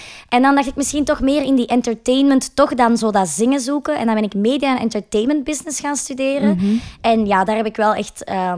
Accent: Edegem, Flanders, Belgium; now in Antwerp, Belgium; Mijn mama woont wel nog waar ik ben opgegroeid, in Edegem. Maar ik ben zelf naar de grote stad vertrokken. Ik woon in Antwerpen.

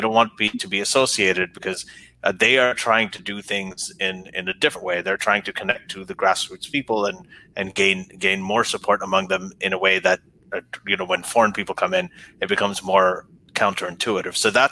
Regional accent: Pakistan; I'm from Pakistan.

